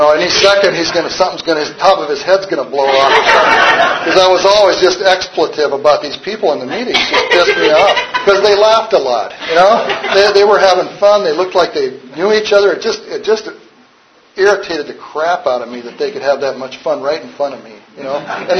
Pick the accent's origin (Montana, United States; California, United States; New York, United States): Montana, United States; I trusted him because he was from my home state